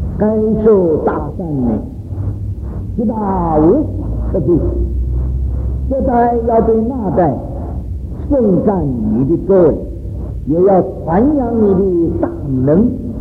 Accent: China; 我们中国人我常常问这个学生们

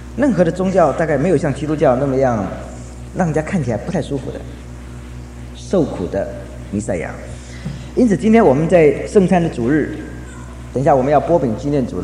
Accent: China; 我们中国人说这个人有福相，有帝王之相的，是怎么样的呢？

